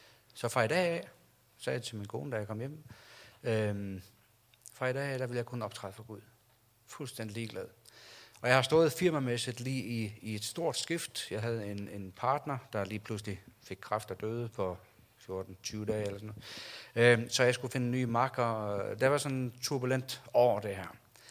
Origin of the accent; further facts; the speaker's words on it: Faroe Islands; now in Denmark; og jeg er flygtning. Jeg kommer fra Færøerne og bor i Danmark. Jeg kom inden den der flygtningestrøm.